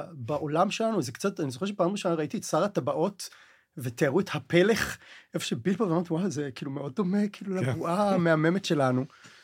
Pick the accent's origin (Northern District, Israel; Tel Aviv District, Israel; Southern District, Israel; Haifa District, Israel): Northern District, Israel; Kinneret; born there; נולדתי ב-75 בקבוצת כנרת, בתוך ממלכת הקיבוצים של עמק הירדן.